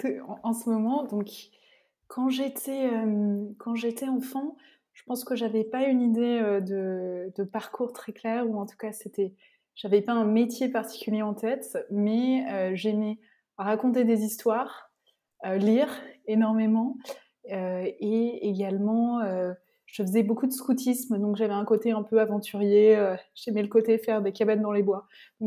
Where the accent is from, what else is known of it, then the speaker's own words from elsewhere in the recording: Montpellier, Occitanie, France; Donc je viens de Montpellier, dans le sud de la France, et c'est là où j'ai fait toutes mes études jusqu'au... jusqu'à la fin du lycée.